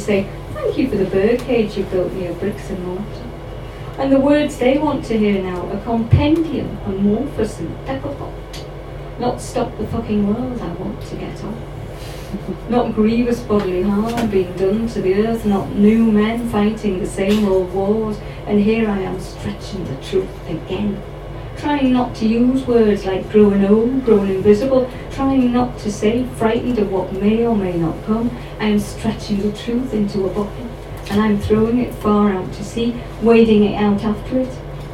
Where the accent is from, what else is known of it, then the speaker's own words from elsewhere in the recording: York, Yorkshire and the Humber, United Kingdom; because my dad ended up, we're from York, and he would desperately like to have ended up in New York.